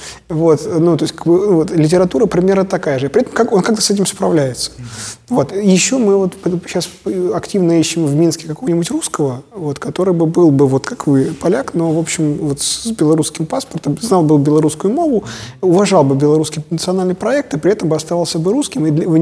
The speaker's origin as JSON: {"language": "Ukrainian", "country": "Russia", "said": "Я з Росії приїхав, для мене це не жупіл, для мене це реальність."}